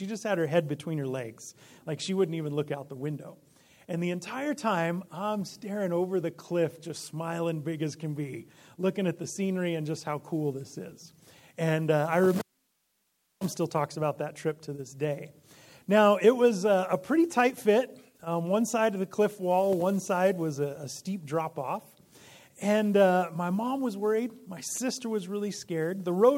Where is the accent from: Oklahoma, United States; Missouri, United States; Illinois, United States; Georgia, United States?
Illinois, United States; I actually grew up in Illinois. Even though I grew up in Illinois, we came out camping in Colorado every single summer.